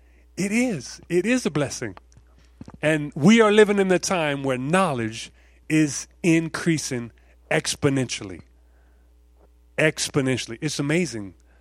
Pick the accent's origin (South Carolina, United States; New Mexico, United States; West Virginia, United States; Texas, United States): Texas, United States; I just remember when I grew up in Texas where it's real flat. Not a lot of trees. Some trees, but not many trees. It's real flat. And that's where I lived most of my life.